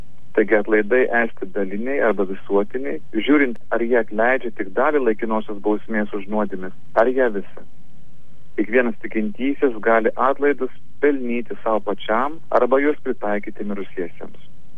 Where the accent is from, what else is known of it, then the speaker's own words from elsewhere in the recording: Samogitia, Lithuania; telefonu siunčiu linkėjimus iš Telšių, kur lankau savo mamytę Onutę ir taip pat įsijungiu į žemaičių krikšto 600 metų jubiliejų minėjimą pats būdamas žemaitis.